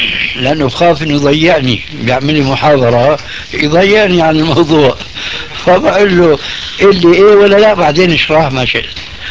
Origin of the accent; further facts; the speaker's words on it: Syria; انا باعتباري سوري